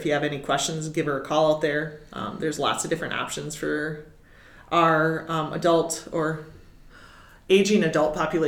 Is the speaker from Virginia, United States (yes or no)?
no; Wisconsin, United States; I'm originally from Wisconsin. Go Packers.